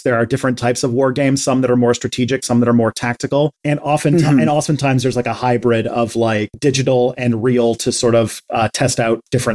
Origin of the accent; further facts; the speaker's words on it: Canada; I'm Canadian